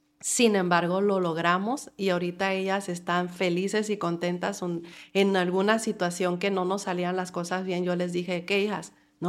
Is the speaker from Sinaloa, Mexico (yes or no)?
yes; Los Mochis, Sinaloa, Mexico; yo soy de Los Mochis, Sinaloa. Allá sí. hay playa, allá es caliente, allá sí.